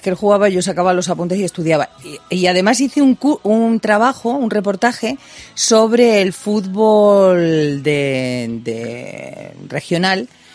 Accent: Madrid, Community of Madrid, Spain; soy del barrio del Pilar

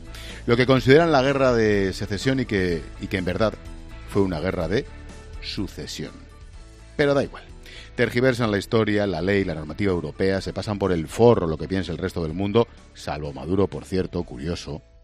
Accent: Spain; somos españoles.

